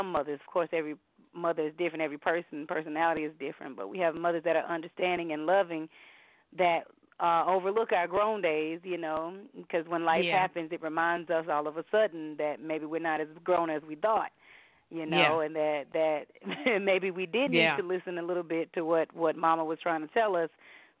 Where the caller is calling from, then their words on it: North Carolina, United States; I am calling from North Carolina.